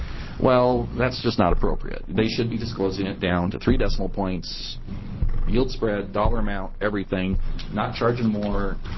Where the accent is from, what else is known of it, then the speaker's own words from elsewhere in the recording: California, United States; moved away; I'm from California 15 years ago, and I was fingerprinted and background checked and everything else. I moved to Oregon and got it.